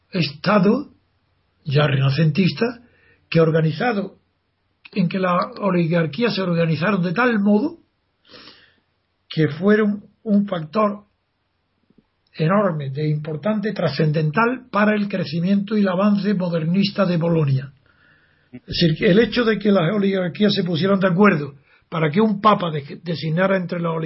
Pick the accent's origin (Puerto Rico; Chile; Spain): Spain; Andalusia; yo fíjate que soy andaluz y no la recuerdo, nunca la he oído